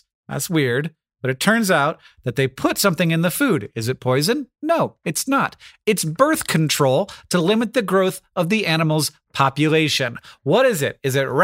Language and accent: English; Florida, United States; I grew up in Florida, and there are times when you wouldn't want to like swim around in the ocean for sure.